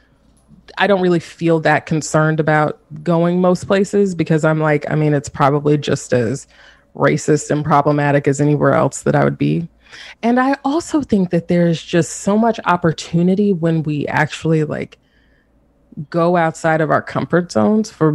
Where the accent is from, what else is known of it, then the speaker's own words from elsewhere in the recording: the South, United States; So I'm based in North Carolina, and I'm from the South.